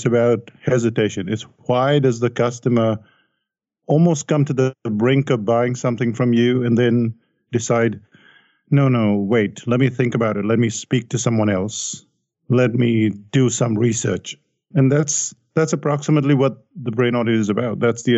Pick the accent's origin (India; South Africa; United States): India; Well, that's the way I grew up in India.